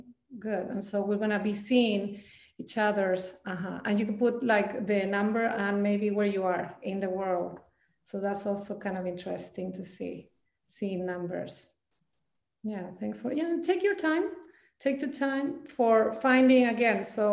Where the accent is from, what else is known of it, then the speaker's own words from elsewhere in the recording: Chile; I actually come from Chile. And so you will see some of the thread of my growing up in Chile into the sharing that I'm doing today.